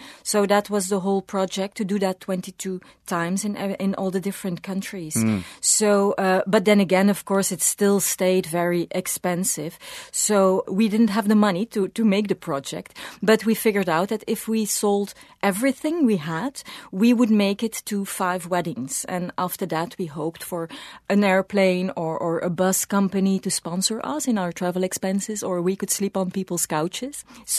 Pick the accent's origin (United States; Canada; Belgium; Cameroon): Belgium; I'm from Belgium.